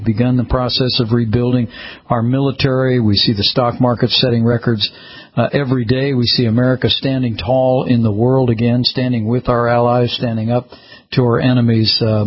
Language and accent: English; Indiana, United States; small-town guy from southern Indiana and had the chance to serve in the Congress, serve as governor of my home state